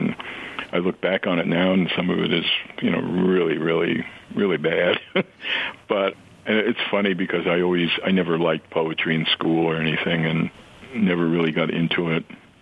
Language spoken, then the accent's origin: English; New York, United States; No, I grew up in New York.